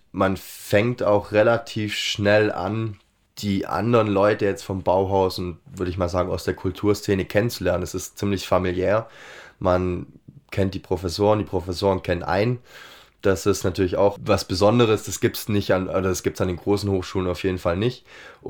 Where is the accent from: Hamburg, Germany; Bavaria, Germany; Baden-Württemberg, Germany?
Baden-Württemberg, Germany; Ulm; Ich komme nicht aus Dessau, komme aus Ulm eigentlich.